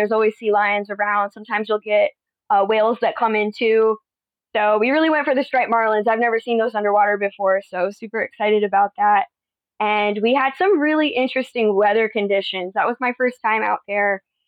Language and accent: English; Fort Lauderdale, Florida, United States; I am from Fort Lauderdale, Florida. I have been there my whole life. I'm from there.